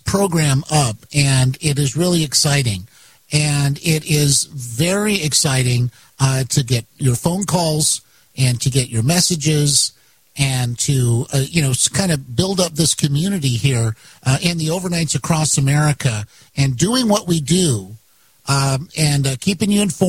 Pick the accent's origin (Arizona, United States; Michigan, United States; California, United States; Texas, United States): Texas, United States; Now, when I was young, when I was a kid, we were growing up in Texas.